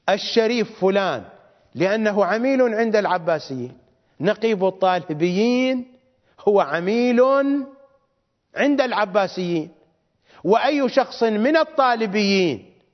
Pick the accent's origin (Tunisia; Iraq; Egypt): Iraq; بالضبط مثل ما عندنا في العراق مختار المحلة أيام صدام